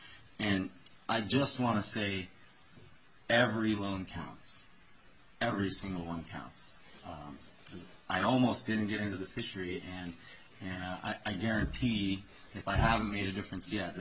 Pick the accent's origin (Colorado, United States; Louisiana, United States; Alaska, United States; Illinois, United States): Alaska, United States; Haines; I was born in Haines. I've lived in Alaska about 30 years of my life.